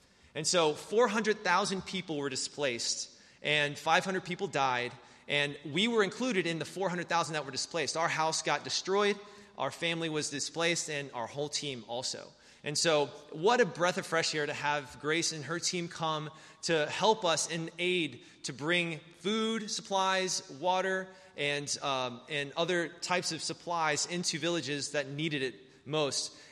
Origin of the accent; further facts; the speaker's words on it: Hollywood, Florida, United States; we grew up here in Broward County, right there in Hollywood